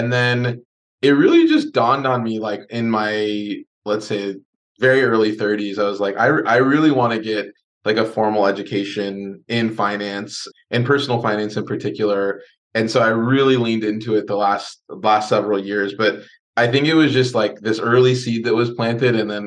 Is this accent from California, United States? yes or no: yes; Los Angeles, California, United States; also born or lived in Bay Area, United States; So I'm from Los Angeles originally, technically Ventura County, but I just say Los Angeles because a lot of people don't know where Ventura County is. And it's been awesome. We grew up here, and then I moved up to the Bay Area for school